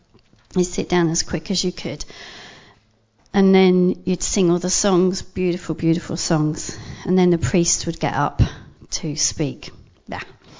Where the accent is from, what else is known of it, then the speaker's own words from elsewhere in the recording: Windsor, South East England, United Kingdom; for me, growing up in Windsor, you'd get to march in front of the castle